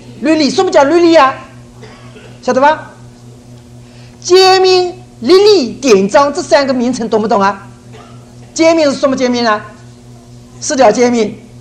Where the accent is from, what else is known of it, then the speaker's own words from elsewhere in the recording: China; 好像我们中国人所说，这一只耳朵进去，这只耳朵出来了